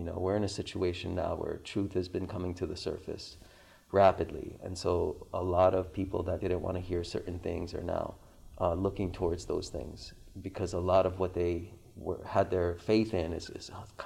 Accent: Iran; I tell them I'm from Iran and tell them a little bit about my story and the history of where I'm from.

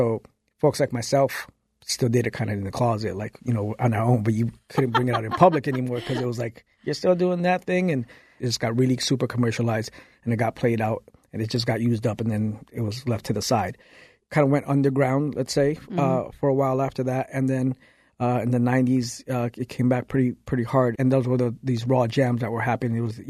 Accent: Chicago, Illinois, United States; I personally started in Chicago. I grew up in Chicago, and that's where I was first introduced to breaking

